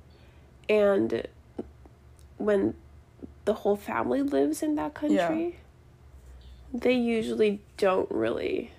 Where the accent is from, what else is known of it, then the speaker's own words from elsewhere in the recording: Arizona, United States; I was raised in Arizona and I was around maybe probably 100 mixed kids.